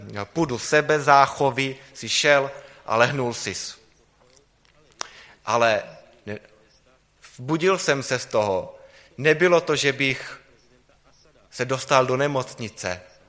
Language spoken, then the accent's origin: Czech; South Moravia, Czechia; jsem tedy z Jižní Moravy